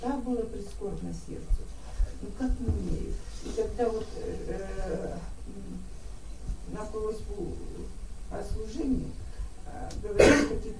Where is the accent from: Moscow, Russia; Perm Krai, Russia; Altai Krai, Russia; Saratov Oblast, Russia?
Altai Krai, Russia; Barnaul; раньше я из Барнаула, я больше в Барнауле